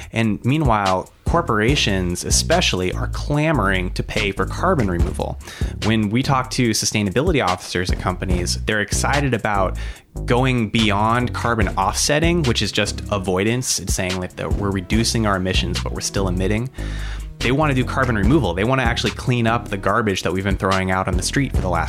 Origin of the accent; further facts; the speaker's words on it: Phoenix, Arizona, United States; now in Seattle, United States; Yeah, I grew up in Phoenix, Arizona. My family's from California, and I live in Seattle now. So I'm a person of the West